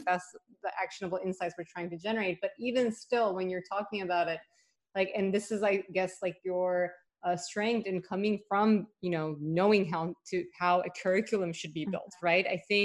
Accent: Turkey; like, I grew up in Turkey. We're also very similar education system there.

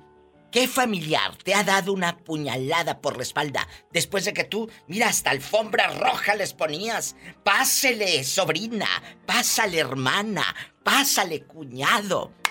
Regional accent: Tamaulipas, Mexico; Es que estaba hablando con un chico de mi tierra, de Tamaulipas

